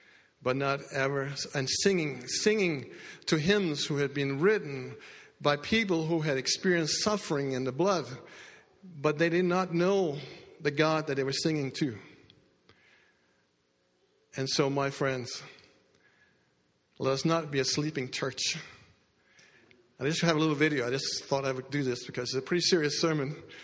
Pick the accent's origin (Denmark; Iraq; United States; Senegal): Denmark; I was growing up in Denmark.